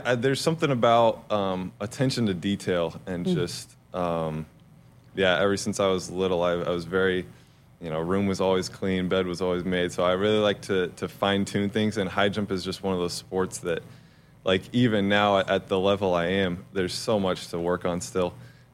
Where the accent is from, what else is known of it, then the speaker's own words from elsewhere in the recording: Sterling, Kansas, United States; So, I'm from Sterling, Kansas, about an hour outside of Wichita. I'm actually not in the city limits of Sterling. I grew up on a farm.